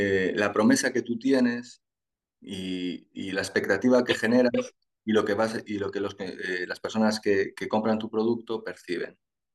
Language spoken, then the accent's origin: Spanish; Galicia, Spain; como somos gallegos, pues espera que nuestra forma de hablar sea en gallego.